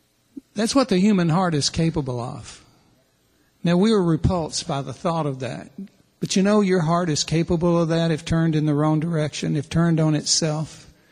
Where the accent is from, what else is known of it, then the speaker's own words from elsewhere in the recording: the South, United States; As a Southerner, I know about seceding from.